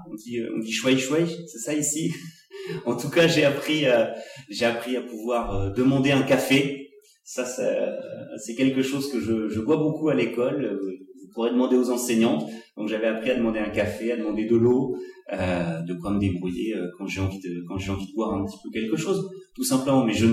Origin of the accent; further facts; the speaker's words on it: France; conduire en voiture au Liban, c'est compliqué quand on est français